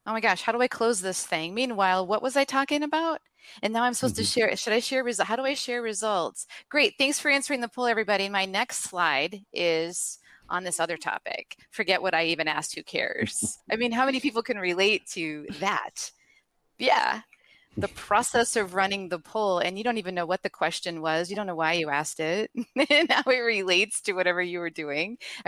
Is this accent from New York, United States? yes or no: yes; Rochester, New York, United States; I hail from Rochester, New York.